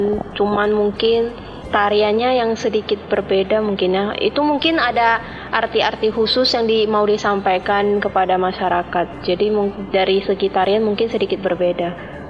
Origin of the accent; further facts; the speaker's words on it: Riau, Indonesia; Dan di tempat-tempat asalku seperti di Riau itu jarang bisa ditemui kelenteng-kelenteng seperti itu